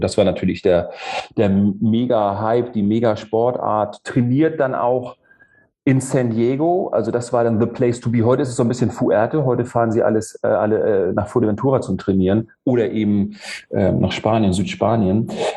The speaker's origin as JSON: {"language": "German", "town": "Neumünster", "region": "Schleswig-Holstein", "country": "Germany", "tie": "born or raised there", "said": "Und dann war in meiner Heimatstadt Neumünster im Norden Deutschlands, das war dann so eine kleine Triathlon-Hochburg"}